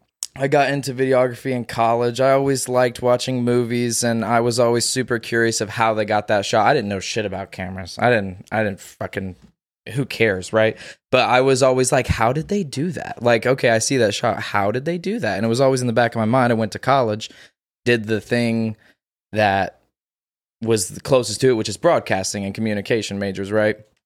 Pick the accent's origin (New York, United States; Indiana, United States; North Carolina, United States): Indiana, United States; Vincennes; now in Evansville, United States; Moved to Evansville because I was like, I'm from Vincennes, and there was nothing going on there. It's such a small town.